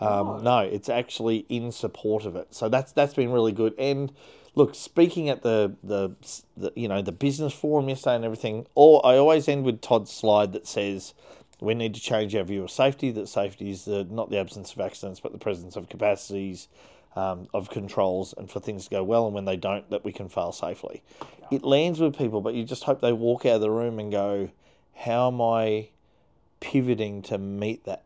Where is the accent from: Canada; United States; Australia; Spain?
Australia; I'm from Australia.